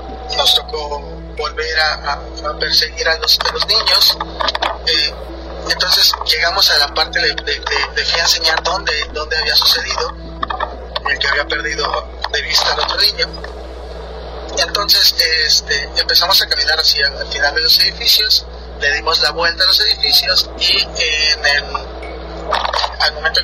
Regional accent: Tabasco, Mexico; soy originario de la Puebla Cruz, Perú, Tabasco.

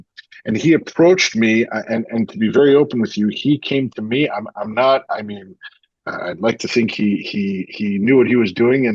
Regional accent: New York City, New York, United States; I live on the Upper East Side of New York City. I am born and raised on the Upper East Side. I went to high school here.

